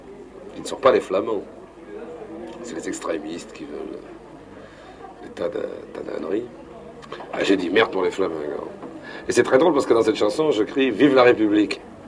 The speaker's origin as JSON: {"language": "French", "country": "Belgium", "said": "Ah, je suis belge, moi."}